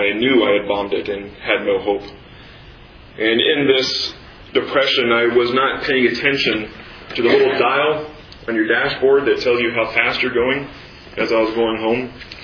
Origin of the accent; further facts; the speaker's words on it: Kansas City, Kansas, United States; As I was studying at a junior college where I grew up in Kansas City, Johnson County Community College